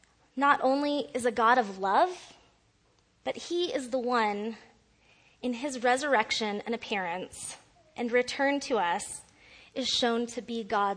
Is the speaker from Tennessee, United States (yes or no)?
no; Utah, United States; But growing up in Utah, I was also of the minority faith tradition there.